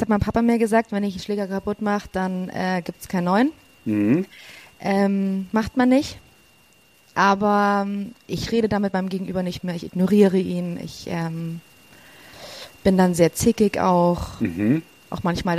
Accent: Garmisch-Partenkirchen, Bavaria, Germany; Wir kommen hier aus Garmisch.

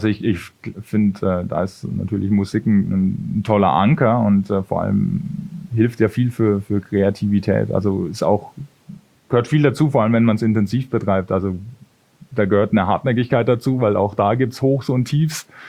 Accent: Würzburg, Bavaria, Germany; da hatten wir Konzerte bei uns in der Heimat, das ist aus der Gegend Würzburg, wo ich herkomme.

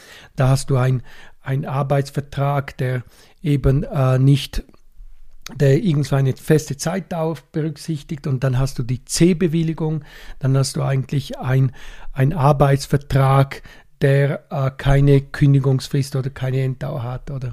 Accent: Switzerland; die Großstädte bei uns in der Schweiz

